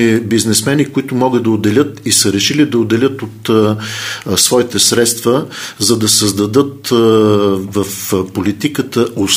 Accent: Vidin, Vidin Province, Bulgaria; born there; now in Sofia, Bulgaria; бил съм специалист по образование на община Видин, откъдето съм роден.

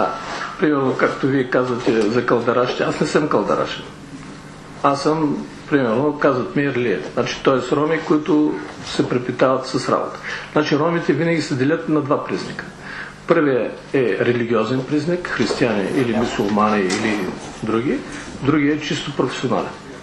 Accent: Stara Zagora, Stara Zagora Province, Bulgaria; Примерно ще ви кажа един град, поне съм старозагорец. Стара Загора

